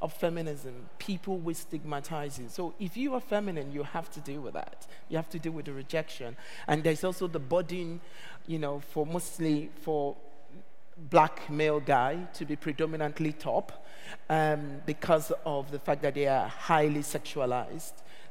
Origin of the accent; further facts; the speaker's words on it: Nigeria; moved away; And I didn't grow up in this country. And going back to what Ben was saying, I grew up in Nigeria